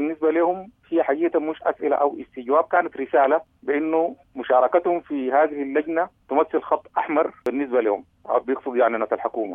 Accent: Sudan; ونحن كلنا سودانيين

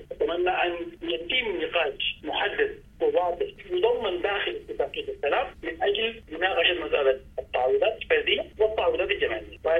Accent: Sudan; نحن كسودانيين مستعدين ونضمن أن العدالة الانتقالية سوف تؤدي إلى منع ما يمكن أن يحدث مستقبلا من انتهاكات

